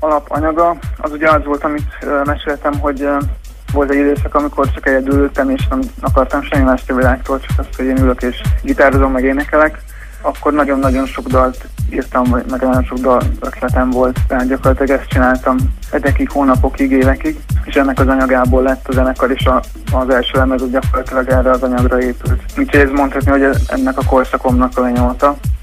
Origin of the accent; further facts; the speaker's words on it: Budapest, Hungary; Budapestiek vagyunk. A fellépések is Budapesten vannak